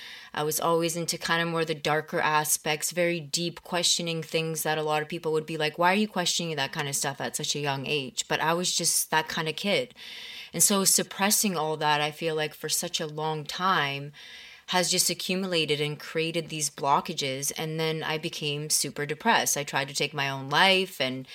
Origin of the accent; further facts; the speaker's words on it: Canada; English is a second language; also born or lived in Poland / Germany; So I was born in Poland at the age of two. My mother and my father, we both, all of us, immigrated to Germany. We lived there for about 3-4 years, and then finally we made the jump and decided to move to Canada.